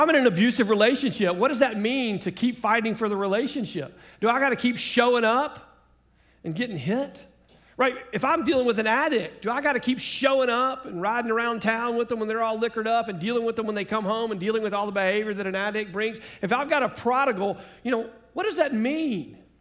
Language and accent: English; Shreveport, Louisiana, United States; from Shreveport